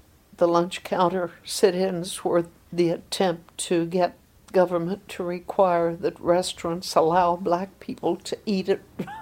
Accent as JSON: {"language": "English", "town": "Tulsa", "region": "Oklahoma", "country": "United States", "said": "We're hungry, and we're from Tulsa, Oklahoma, and we came here to get something to eat."}